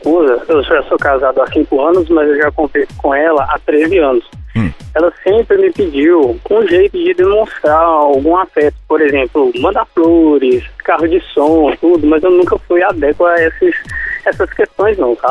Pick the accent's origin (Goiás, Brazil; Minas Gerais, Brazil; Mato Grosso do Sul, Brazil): Minas Gerais, Brazil; Belo Horizonte; now in Fortaleza, Brazil; Eu sou de BH, tá vendo?